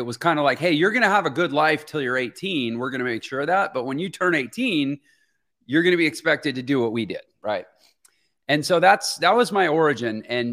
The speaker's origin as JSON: {"language": "English", "town": "Houston", "region": "Texas", "country": "United States", "tie": "born or raised there", "said": "I'm from Houston, Texas originally. I grew up, I am so blessed in so many ways."}